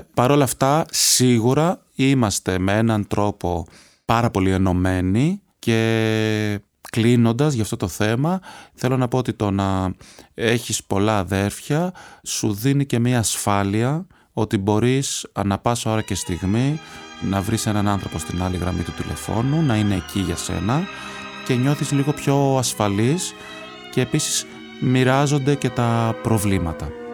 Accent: Athens, Attica, Greece; born there; Γεννήθηκα λοιπόν στην Αθήνα, έχω καταγωγή από την Άξο, την οποία δυστυχώς έχω επισκεφτεί πολύ λίγες φορές, πολύ λιγότερες από όσες θα ήθελα ίσως. Κατάγομαι από μια πολύ τεκνή οικογένεια, είμαστε 8 αδέρφια και έχω και 8 ανήψια.

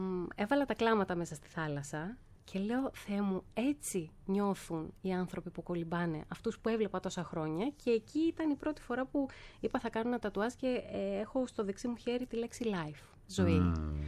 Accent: Thessaloniki, Central Macedonia, Greece; born there; Είμαι από τους ανθρώπους που, ενώ γεννήθηκα στη Θεσσαλονίκη, έχω βρεθεί σε πολλές θάλασσες εκεί στη Χαλκιδική

